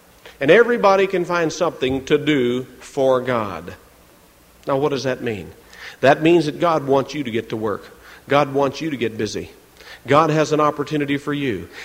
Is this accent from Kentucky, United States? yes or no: yes; Kentucky, United States; also born or lived in South Carolina; now in Florida, United States; I lived in South Carolina for about 14 years. I was born and raised in Kentucky. I think of both states in a sense as my home, although this is really my home.